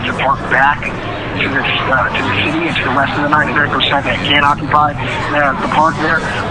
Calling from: Portland, Oregon, United States; Portland, Oregon. I apologize.

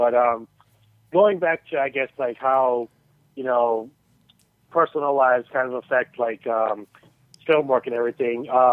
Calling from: Chicago, Illinois, United States; calling from Chicago.

